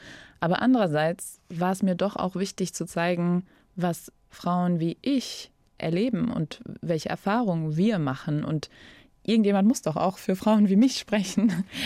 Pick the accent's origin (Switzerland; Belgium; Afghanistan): Afghanistan; German is a second language; now in Germany; von klein auf, seit meiner Kindheit in Afghanistan